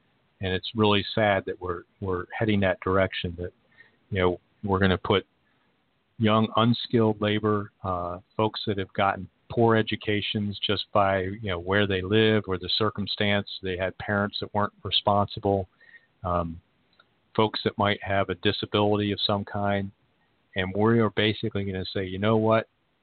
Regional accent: the South, United States; there were lots of states that had blood tests when I was growing up in the South, just to make sure that there wasn't mixed marriages.

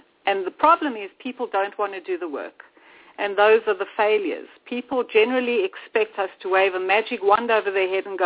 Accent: South Africa; But growing up in South Africa, it's a bit of an odd place because it's first world and third world, and the two have united.

